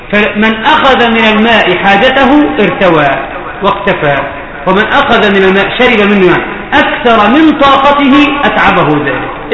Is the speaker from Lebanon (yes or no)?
no; Cairo, Cairo Governorate, Egypt; العجوزة دي عندنا في القاهرة